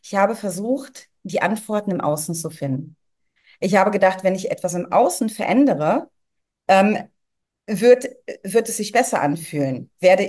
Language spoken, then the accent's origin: German; Cologne, North Rhine-Westphalia, Germany; now in Vietnam; Ich komme aus Köln, bin aber aktuell in Vietnam